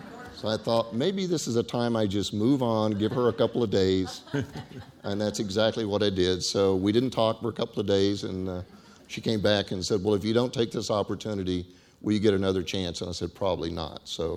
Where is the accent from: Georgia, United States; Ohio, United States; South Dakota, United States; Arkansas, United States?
Arkansas, United States; My home state, the state of Arkansas, had what they call a full crew law.